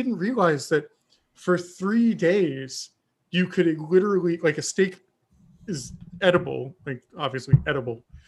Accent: Texas, United States; I'm a Texan. I need my meat.

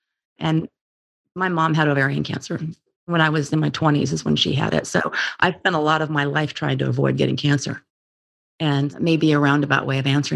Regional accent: San Diego, California, United States; born there; also born or lived in Austin, Texas; You don't know this about me, Dr. Pacella, but I was born in San Diego and I was out here in Austin for 26 years.

